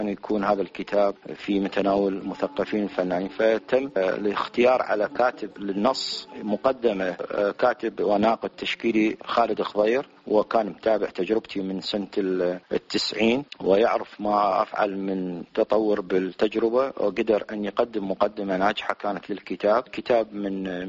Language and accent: Arabic; Basra, Basra Governorate, Iraq; moved away; بصراحة الغربة أضافت الحنين للبلد للوطن للأهل للأصدقاء، قدرت أنا أوظفها بكثير من أعمالي، أنه اشتياقي لمدينتي البصرة دخلت بأعمالي